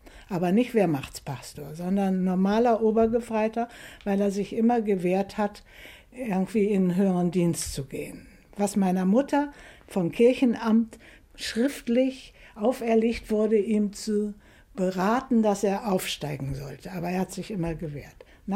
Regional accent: Neustadt am Rübenberge, Lower Saxony, Germany; also born or lived in Nolte / Bremen; geboren in Nolte, geboren am 22.10.38. Ich habe einen Teil meiner Kindheit in Hemelingen verbracht, Bremen-Hemelingen, und die meiste Zeit der Kindheit in Neustadt am Rübenberge. 1953 sind wir wieder nach Bremen gekommen

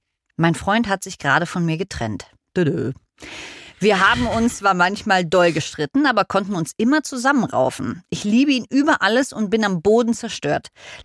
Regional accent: Berlin, Germany; now in Munich, Germany; Ich sag mal so, ich komme ja aus Berlin. Und dann kam ich hier nach München

